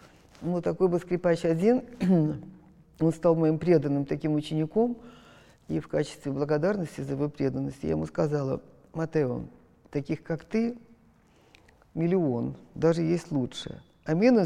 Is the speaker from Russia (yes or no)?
yes; Russia; Я говорю: «Я из России». «Это где?» Я говорю: «Россия, такое государство есть».